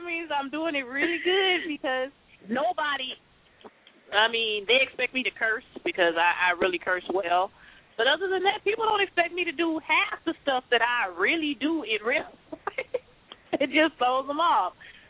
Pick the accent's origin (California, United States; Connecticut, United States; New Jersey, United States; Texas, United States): California, United States; And I come from Cali. We didn't do all that booty shake stuff they do in Florida.